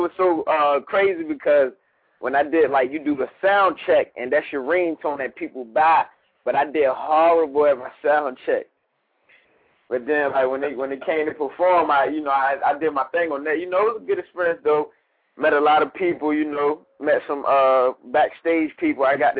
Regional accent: Chesapeake, Virginia, United States; For those who don't know, man … I'm from Chesapeake, Virginia.

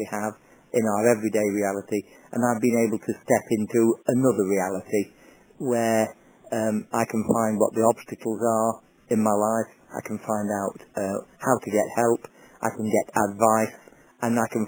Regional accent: East Midlands, United Kingdom; born there; I was born here in the East Midlands of England 69 years ago to parents from a mismatched background.

